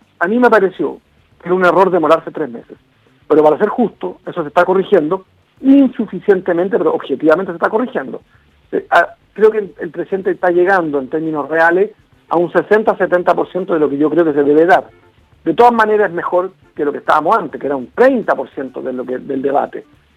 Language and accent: Spanish; Chile; Por eso cuido mis palabras en esta entrevista, porque no estoy ante mi pueblo.